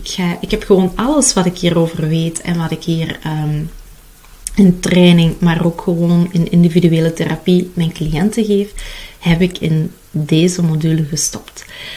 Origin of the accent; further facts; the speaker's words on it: Kempen, Belgium; Ik ben een Belgische, ik ben een Kempense meid. Dat betekent dat ik een hele nuchtere vrouw ben.